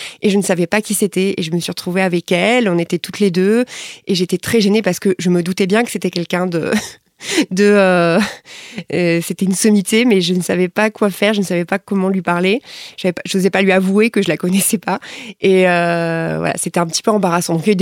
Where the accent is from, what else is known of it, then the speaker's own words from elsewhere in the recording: Metz, Grand Est, France; moi j'avais 17 ans, je venais de province, hein, parce que je viens de Metz à l'origine